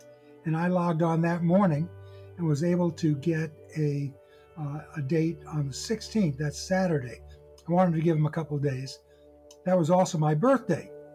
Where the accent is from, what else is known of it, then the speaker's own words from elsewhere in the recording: New York City, New York, United States; born there; I was born in New York City in 1936.